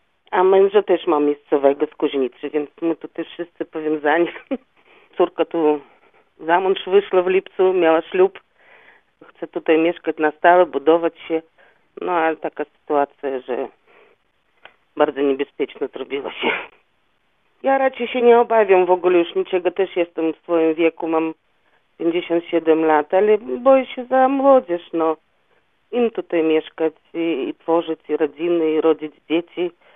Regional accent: Russia; Polish is a second language; moved away as an adult; now in Poland; Ja jestem Rosjanką, a mam polskie obywatelstwo i tutaj już mieszkam od 15 lat na tym terenie

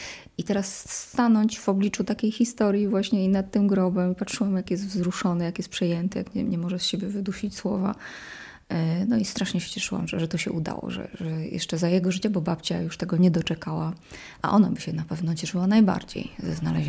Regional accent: Poznań, Greater Poland Voivodeship, Poland; also born or lived in Gniezno; now in Masuria, Poland; Od 20 lat mieszkam na Mazurach. Przeniosłam się tutaj z Poznania i Gniezna, gdzie zostali rodzice.

